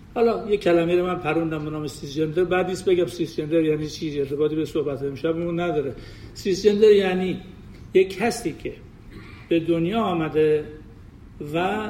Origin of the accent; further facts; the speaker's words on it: Iran; now in United States; ما ایرانی هستیم، این به این همچین فکری رو میاریم وقتی سوال شما فکر میکنیم و وقتی که تو آمریکا هستیم